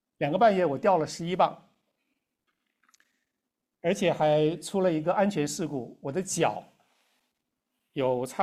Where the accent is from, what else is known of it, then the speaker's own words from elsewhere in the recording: Northeast China, China; 我是东北人，所以我在玻利维亚包了4次饺子